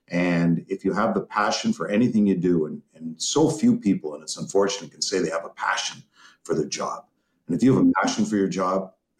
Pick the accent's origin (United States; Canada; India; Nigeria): Canada; Toronto, Ontario; just like I grew up in Toronto with Bill Hewitt on TV, Foster Hewitt on the radio when I was young.